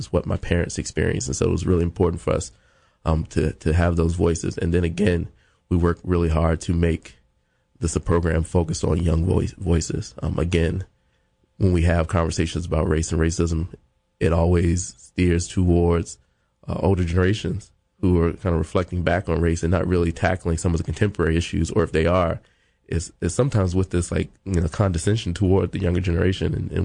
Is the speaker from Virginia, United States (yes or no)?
yes; Farmville, Virginia, United States; to take the producers and staff of Montpelier and With Good Reason to Farmville, Virginia, which is my hometown.